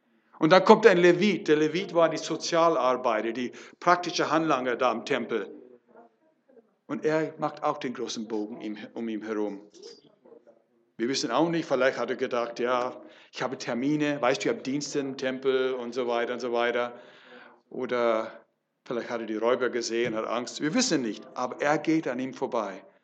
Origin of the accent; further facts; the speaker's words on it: California, United States; German is a second language; Ich komme aus Amerika, Kalifornien.